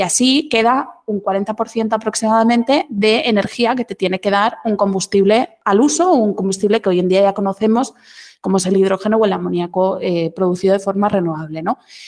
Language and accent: Spanish; Barcelona, Catalonia, Spain; Yo, por ejemplo, que soy de Barcelona, es muy común ver a portacontenedores o a cruceros, ¿no?, en el puerto